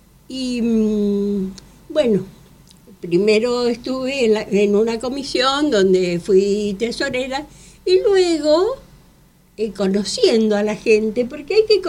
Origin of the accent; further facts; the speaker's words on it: Mendoza, Argentina; moved away as an adult; now in Buenos Aires, Argentina; Yo soy mendocina, vivo en Buenos Aires hace 6 años.